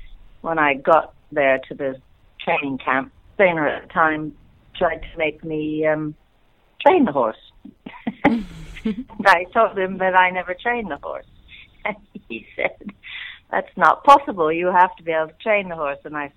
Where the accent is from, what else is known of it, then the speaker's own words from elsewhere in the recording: Hawaii, United States; I grew up in Hawaii. And at that time, there was nothing too formal. And so they had a cattle ranch. So I grew up riding Western and herding cattle.